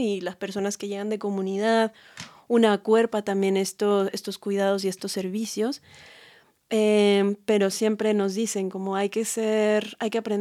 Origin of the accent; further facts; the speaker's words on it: Mexico City, Mexico; yo, por ejemplo, soy originaria de Ciudad de México